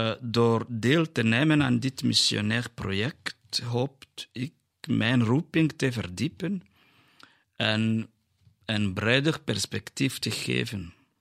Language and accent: Dutch; Rwanda; now in Belgium; Ja, ik ben afkomstig van Rwanda. En binnen 2 maanden vier ik 15 jaar priester.